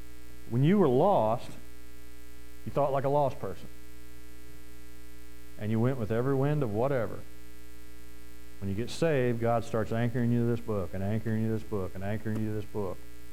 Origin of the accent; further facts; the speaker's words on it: United States; I'm an American.